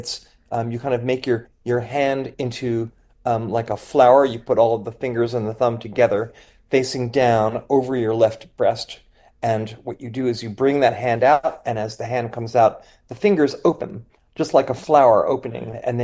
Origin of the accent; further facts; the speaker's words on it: Philadelphia, Pennsylvania, United States; a big shout out to everybody at WHYY in Philly, my hometown.